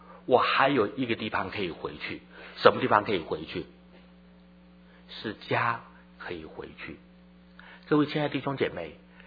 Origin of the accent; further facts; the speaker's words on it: Taiwan; 那么我在台湾长大，我这一年民国39年1950年